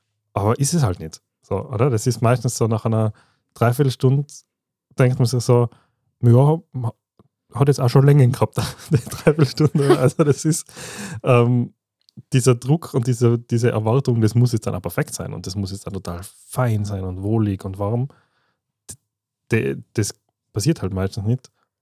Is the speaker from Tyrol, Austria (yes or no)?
yes; Tyrol, Austria; Bei uns in Tirol auch jetzt, weil gerade Winter ist